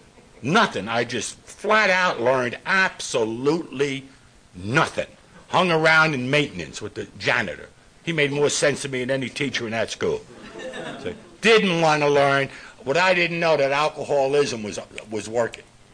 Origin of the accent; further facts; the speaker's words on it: New York, United States; Born and raised in New York, I was the kind of kid, very extremely passive.